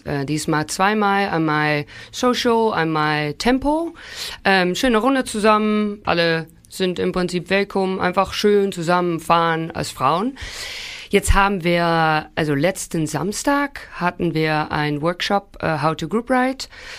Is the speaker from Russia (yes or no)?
no; Netherlands; German is a second language; Ich komme ja aus den Niederlanden, ich bin auch eine sehr niederländische Person.